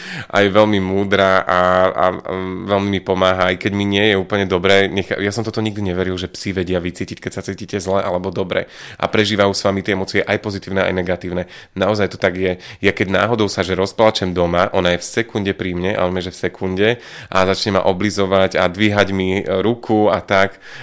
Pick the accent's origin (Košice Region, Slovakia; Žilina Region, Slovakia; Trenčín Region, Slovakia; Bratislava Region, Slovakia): Žilina Region, Slovakia; born there; A Orava, tak to je moje rodisko, tam to mám veľmi rád. Takže tam sa naozaj rád vraciam.